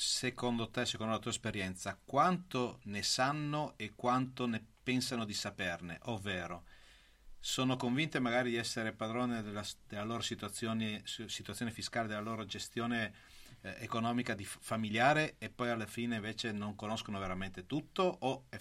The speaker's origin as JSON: {"language": "Italian", "town": "Naples", "region": "Campania", "country": "Italy", "said": "Sono napoletano"}